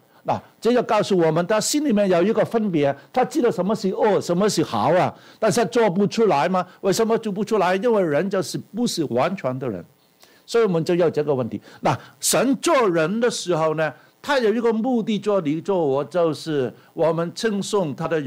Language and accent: Chinese; Hong Kong; 香港人永远都有这个习惯了。我是香港来的